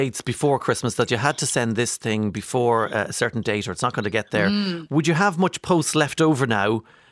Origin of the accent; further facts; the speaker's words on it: Ulster, Ireland; growing up in Monaghan, they were actually hung in a string then as a decoration over the kitchen table up on the ceiling